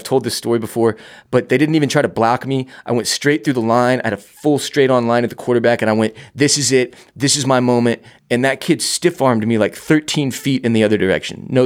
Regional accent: Houston, Texas, United States; I grew up in Houston, right? In 2005, I was in like my young prime, you know, high school, end of high school, going into college

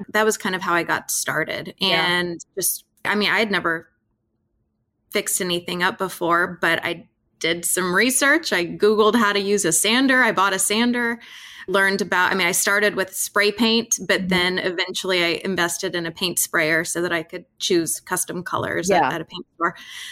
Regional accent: Atlanta, Georgia, United States; I grew up in the Atlanta suburbs. And so I know what it's like when you're in a subdivision and so many of the houses were built up, you know, as a development.

